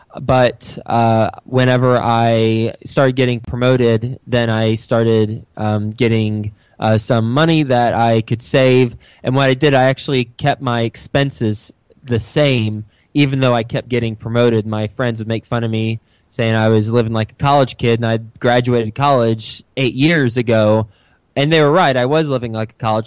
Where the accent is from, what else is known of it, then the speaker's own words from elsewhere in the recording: Texas, United States; moved away as an adult; now in New York City, United States; I am from Texas. I went to Texas Tech University, graduated in 2005 with an advertising major, moved up to New York City